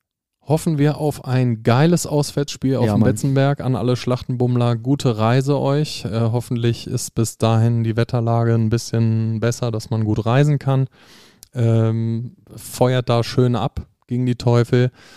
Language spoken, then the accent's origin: German; Lower Saxony, Germany; So in der Südstadt, wo ich aufgewachsen bin.